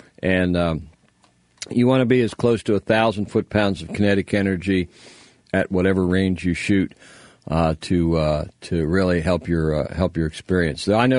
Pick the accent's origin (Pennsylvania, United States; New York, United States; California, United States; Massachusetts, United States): Pennsylvania, United States; Altoona; Well, look, you're up in my old stomping grounds. I grew up in Altoona.